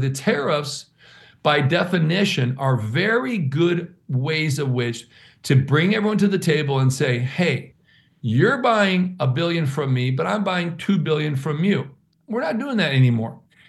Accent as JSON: {"language": "English", "region": "Minnesota", "country": "United States", "tie": "born or raised there", "said": "I grew up in Minnesota. I love Canadians. Heck, they were like my neighbors."}